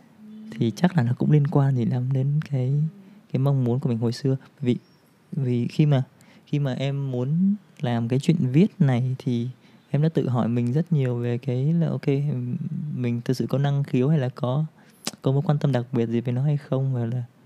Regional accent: Bac Giang, Vietnam; Ừ, em quê Bắc Giang.

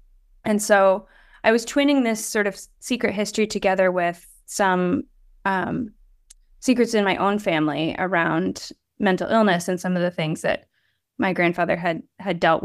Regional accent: Atlanta, Georgia, United States; also born or lived in Tennessee; now in Minneapolis, United States; I was raised in Atlanta, grew up in the South, Southeast, and spent a lot of time in Tennessee, which is partially what my book's about. But I now live in Minneapolis, Minnesota

